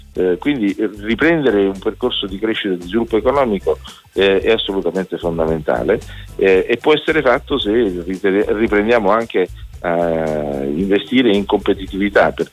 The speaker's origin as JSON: {"language": "Italian", "town": "Naples", "region": "Campania", "country": "Italy", "said": "La ragione per la quale siamo a Napoli non è solo perché io sono napoletano"}